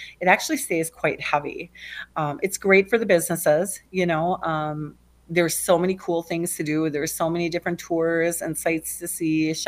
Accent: New Richmond, Wisconsin, United States; now in Stillwater, United States; I am from here locally in the Twin Cities, born and raised in New Richmond, Wisconsin. I live in Stillwater now.

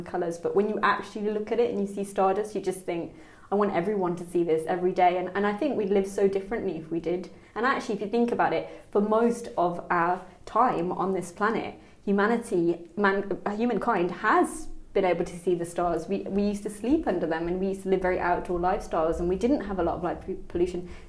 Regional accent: Birmingham, West Midlands, United Kingdom; Also, remember, I grew up in Birmingham. It's so light polluted.

